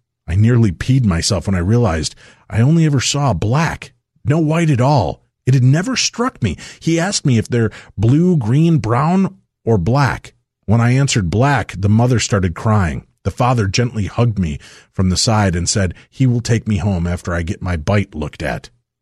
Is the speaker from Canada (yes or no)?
yes; Quebec, Canada; They lived in a cute little house about 15 minutes away from my hometown of the Isle Blizzard, Quebec.